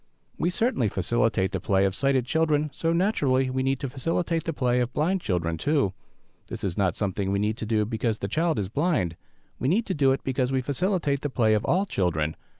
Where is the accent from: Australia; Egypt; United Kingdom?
Australia; now in Tennessee, United States; I'm originally from Australia, and I've lived in Tennessee for the past 17 years.